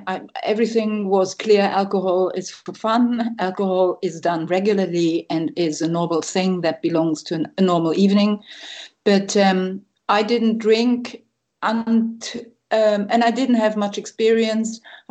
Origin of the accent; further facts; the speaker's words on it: Berlin, Germany; I grew up in Berlin, in West Berlin. I'm a West Berliner, and my upbringing is middle class.